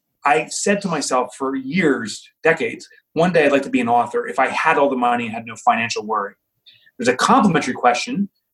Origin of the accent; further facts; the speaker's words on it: Boonton, New Jersey, United States; Yeah, from New Jersey. I grew up in Boonton. I'm back in Boonton.